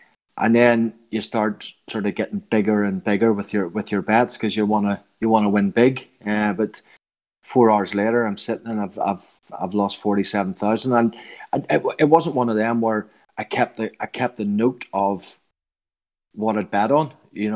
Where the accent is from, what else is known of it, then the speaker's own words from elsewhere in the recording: Northern Ireland, United Kingdom; now in England; I'm from Northern Ireland, obviously. I'm living in England